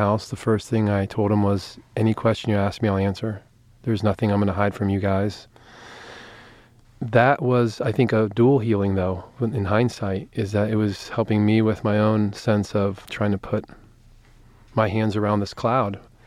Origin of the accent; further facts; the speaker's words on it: United States; I would tell you my short answer is because I'm American.